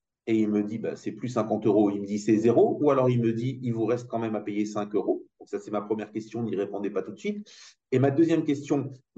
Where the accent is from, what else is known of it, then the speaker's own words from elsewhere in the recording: France; Donc, je suis français d'ailleurs.